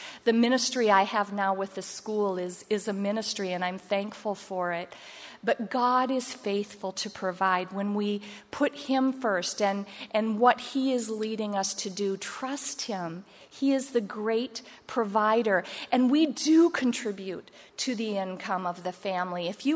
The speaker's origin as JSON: {"language": "English", "region": "Iowa", "country": "United States", "said": "We're from Iowa, so there was a lot of corn."}